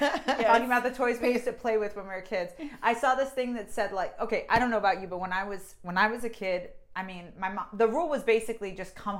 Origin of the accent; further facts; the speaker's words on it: Pennsylvania, United States; There were ponds near where we lived at different like rental like developments, because I'm from Penn State, where there's just so many places for students to live off campus.